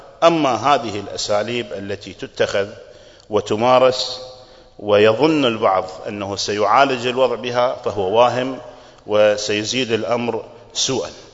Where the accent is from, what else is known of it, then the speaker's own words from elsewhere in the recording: Kuwait; ممن كانوا في بلدي الكويت